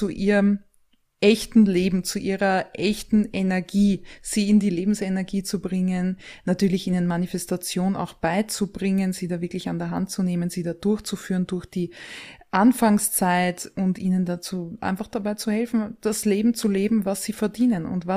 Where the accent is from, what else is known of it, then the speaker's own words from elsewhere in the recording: Vienna, Austria; ich komme ursprünglich aus Wien, da bin ich auch momentan noch wohnhaft. Also momentan im Alter zwischen 20 und 30